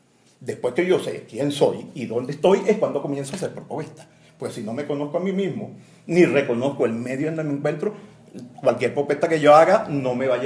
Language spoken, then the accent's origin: Spanish; Venezuela; Nosotros tenemos el privilegio como venezolanos de una base filosófica, social y política propia